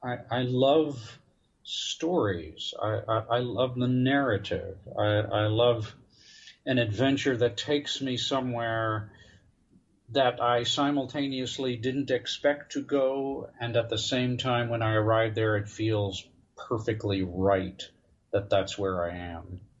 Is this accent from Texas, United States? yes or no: yes; Austin, Texas, United States; I grew up in Austin, Texas, mm-hmm.